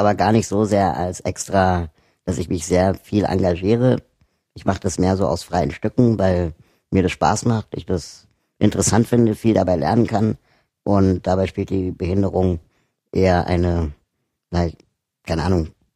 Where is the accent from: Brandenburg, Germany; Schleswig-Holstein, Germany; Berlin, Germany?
Berlin, Germany; Ich bin in Berlin aufgewachsen.